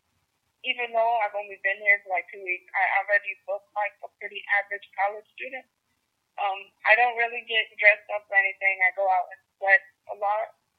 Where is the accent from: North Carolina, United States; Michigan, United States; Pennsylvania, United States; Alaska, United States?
Michigan, United States; Detroit; born there; I was born in Detroit, Michigan, and now I live in South Carolina, Michigan, until I moved here in Ann Arbor, officially in the fall.